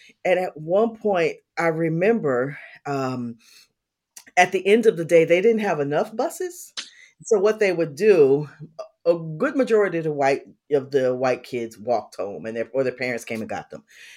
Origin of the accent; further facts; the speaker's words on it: Toledo, Ohio, United States; so I grew up in Ohio, in Toledo, Ohio. So this is Northwest Ohio